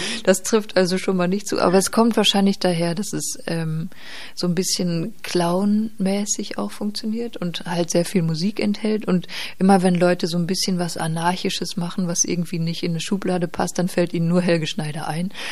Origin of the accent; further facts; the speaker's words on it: North Rhine-Westphalia, Germany; Und ich komme aus Ostwestfalen, wo das Platt schon wieder ganz anders ist.